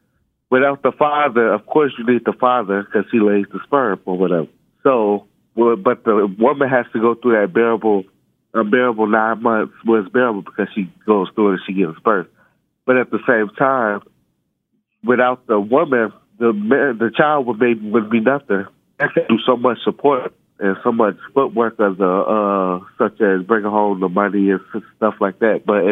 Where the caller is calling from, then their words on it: Chicago, Illinois, United States; I'm calling from Chicago, Illinois.